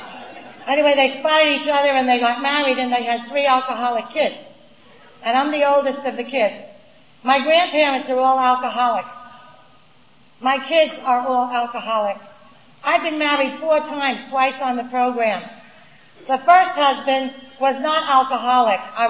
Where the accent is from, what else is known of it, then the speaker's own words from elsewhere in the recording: New York, United States; Even if I speak slow, I'm from New York, and that's just a speech defect from the beginning.